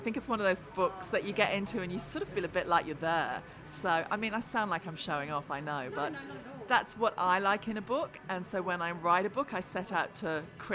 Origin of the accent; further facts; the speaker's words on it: England, United Kingdom; now in New Zealand; Yeah, I married a Kiwi and I've been here 14 years now and I am a New Zealander, but I grew up in England and we used to spend summer holidays in Italy.